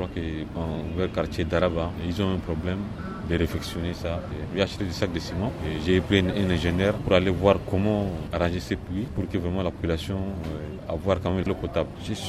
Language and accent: French; Central African Republic; Nous sommes des Centrafricains.